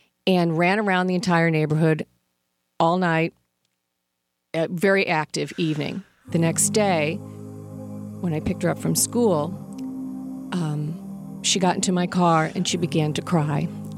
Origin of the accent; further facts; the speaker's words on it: St. Louis, Missouri, United States; And I grew up here in St. Louis. I used to drive past Cardinal Glennon all the time.